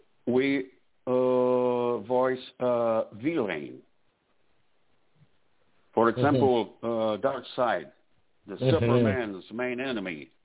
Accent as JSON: {"language": "English", "country": "Brazil", "second_language": "English", "moved": "as an adult", "lives_now": "Florida, United States", "said": "So this is because I moved from Brazil to here. I'm in Florida now."}